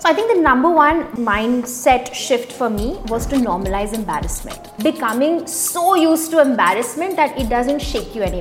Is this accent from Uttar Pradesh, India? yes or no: no; Vadodara, Gujarat, India; So born and raised in Baroda, was raised by my Nana Nani. Mom was in the UN, so was posted all over, mainly Africa.